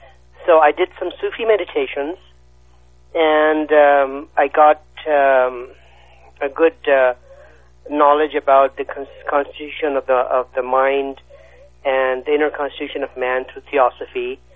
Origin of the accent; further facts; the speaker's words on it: Pakistan; when I was growing up in Pakistan